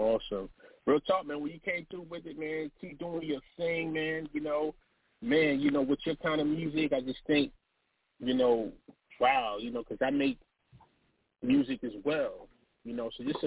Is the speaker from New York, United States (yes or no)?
yes; Rochester, New York, United States; Shout out to Puerto Rico, man. I'm actually from Rochester, New York.